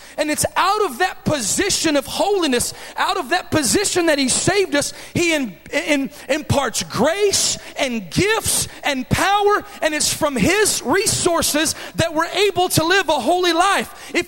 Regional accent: Texas, United States; I'm from Texas. Y'all probably can all tell because of the way I talk, right?

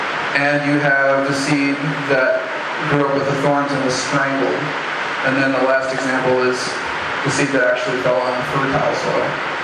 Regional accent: United States; So because I'm American, people love to say, oh, you came up here, and I'm like, no, I came down here.

